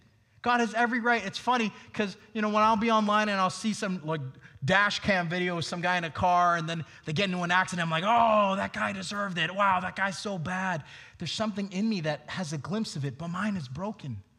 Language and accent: English; Hong Kong; You see, I grew up in Hong Kong